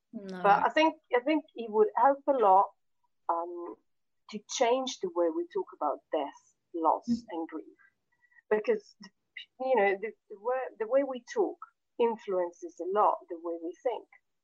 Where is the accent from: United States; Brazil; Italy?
Italy; English is a second language; also born or lived in United Kingdom / Australia / Spain; I am from Italy, which is a Catholic country. But I lived in the UK for many years. I lived in Australia, I lived in Spain for almost a decade. I speak different languages